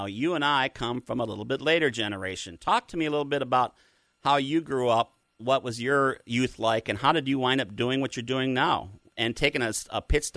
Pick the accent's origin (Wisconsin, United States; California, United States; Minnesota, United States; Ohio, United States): Minnesota, United States; now in Florida, United States; I grew up in Minnesota and grew up watching Apollo on one TV channel and Star Trek reruns on the other, and through a very long story I'll tell someday, I wind up here on Florida Space Coast